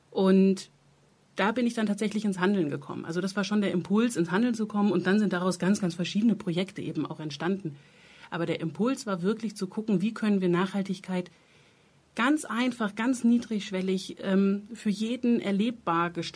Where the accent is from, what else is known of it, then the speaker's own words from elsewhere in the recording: Hesse, Germany; Also ich komme aus Hessen und bin mehrfach umgezogen